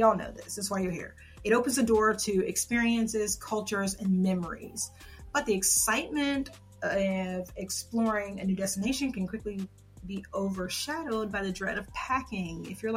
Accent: Atlanta, Georgia, United States; I'm saying I'm from Atlanta, but I'm actually in the suburbs of Cobb County

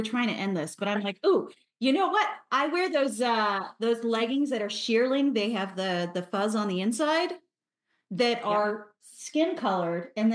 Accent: Chicago, Illinois, United States; I'm from Chicago. This is important.

